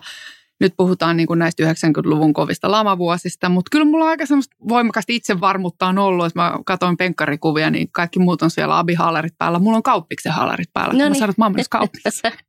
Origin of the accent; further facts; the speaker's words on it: Helsinki, Uusimaa, Finland; Mutta mä oon kasvanut sitten pääosin kuitenkin Helsingissä ja ennen kaikkea Itä-Helsingissä.